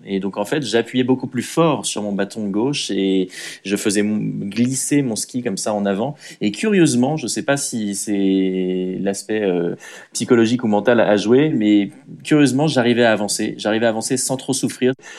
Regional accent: France; moi, je suis français. On parlait en anglais tous les deux. C'est pas notre langue maternelle

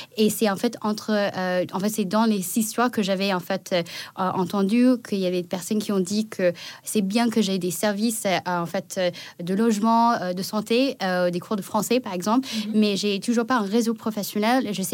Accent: United States; French is a second language; also born or lived in China; now in France; Je suis née en Chine, j'ai grandi aux États-Unis et je suis venue en France en 2015 pour devenir chercheuse.

